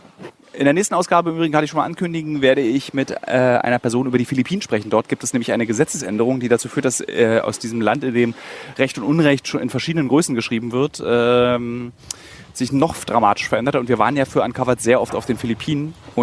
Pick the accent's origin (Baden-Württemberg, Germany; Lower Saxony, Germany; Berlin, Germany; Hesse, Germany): Berlin, Germany; also als Berliner bekommst du nicht nur mit Koks in Berührung, sondern mit Brandenburgern, die den Junggesellenabschied in Berlin machen.